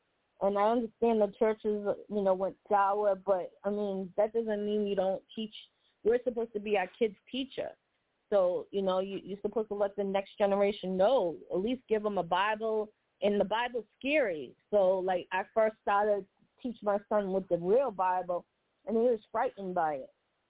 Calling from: District Heights, Maryland, United States; I'm calling from the District Heights area.

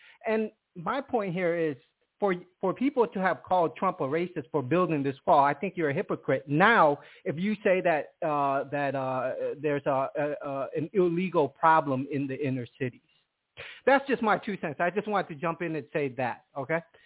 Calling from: New York, United States; I'm calling from New York.

